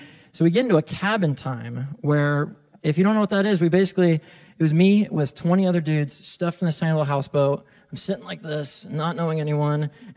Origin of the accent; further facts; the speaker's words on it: Salem, Oregon, United States; So, like I said … I'm from East Salem. Grew up in Oregon. We love Oregon.